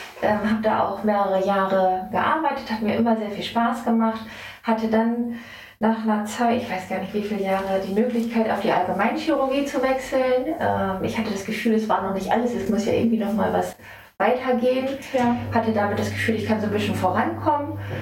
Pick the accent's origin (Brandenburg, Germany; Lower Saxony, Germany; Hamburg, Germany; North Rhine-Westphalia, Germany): Lower Saxony, Germany; Bin hier gebürtig aus der Wesermarsch und liebe mein Zuhause hier. Ich sage immer, ich wohne da, wo andere Urlaub machen. Wir haben viel Grün, viel gute Luft.